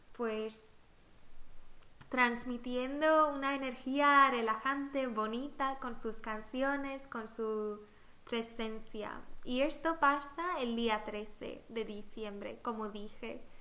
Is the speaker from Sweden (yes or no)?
yes; Sweden; Spanish is a second language; Pero bueno, como soy sueca, no sé, me gusta hablar un poco sobre mi país, mis tradiciones.